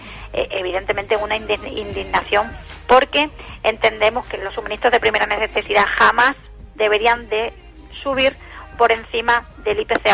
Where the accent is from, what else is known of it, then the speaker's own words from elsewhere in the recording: Extremadura, Spain; mi esfuerzo como extremeña va a ser mucho mayor que el que tenga que realizar un gallego, un vasco o un madrileño.